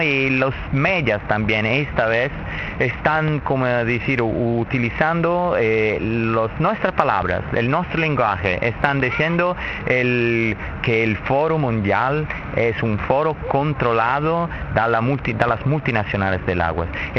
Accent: Italy; Spanish is a second language; Yo soy de la Italia, ahora estamos como intentando de hacer algo así en Italia

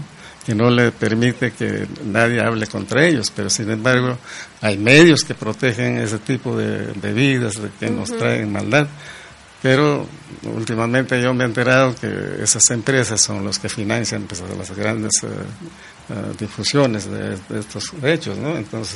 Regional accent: Huaraz, Ancash, Peru; yo soy de Huaraz, en Huaraz había dos farmacias

